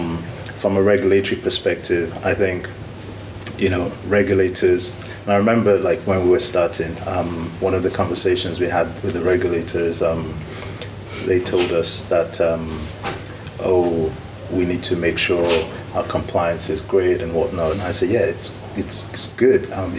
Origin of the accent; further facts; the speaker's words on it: Nigeria; I'm biased obviously because I'm Nigerian